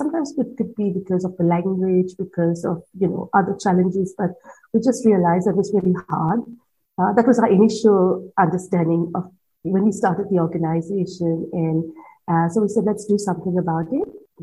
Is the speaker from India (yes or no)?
yes; India; moved away as an adult; now in Australia; So I'm from India. I've been here 7 years.